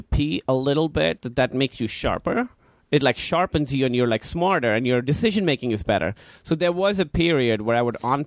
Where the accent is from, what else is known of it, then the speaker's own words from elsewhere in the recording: Karachi, Sindh, Pakistan; Pakistan, Karachi.